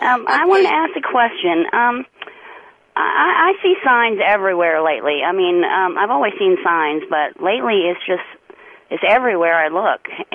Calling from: Silver Springs, Florida, United States; accent: southern; I'm calling from Silver Springs, Florida.

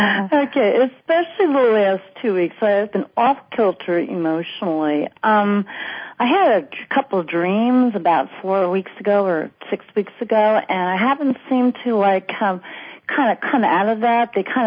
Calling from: Brooklyn, New York, United States; I'm calling from Brooklyn, New York.

